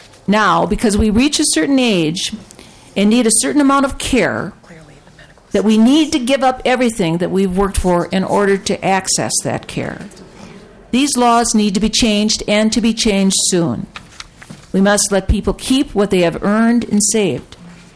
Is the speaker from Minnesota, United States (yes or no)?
yes; Saint Paul, Minnesota, United States; I'm a lifelong St. Paulite who has a disability of cerebral palsy. I grew up in West 7th Street neighborhood and now live up the hill at Jefferson and Lexington.